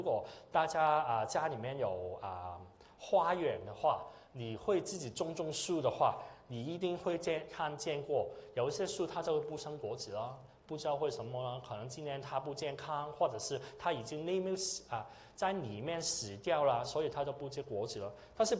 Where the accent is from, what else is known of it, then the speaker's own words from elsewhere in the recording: Hong Kong; 我是从香港来，我不知道大家从哪里来。